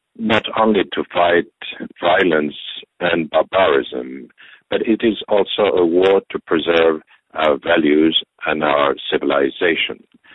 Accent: Algeria; English is a second language; also born or lived in Lebanon / Morocco; I grew up in Algeria. I was a child in Algeria, and I'm used to live with the Muslim community since very long. I spent quite a long time in Lebanon and Morocco

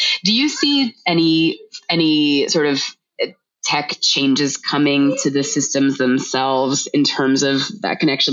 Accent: Florida, United States; You know, I'm from Florida, and so I still have fatigue over 2020 and the recount.

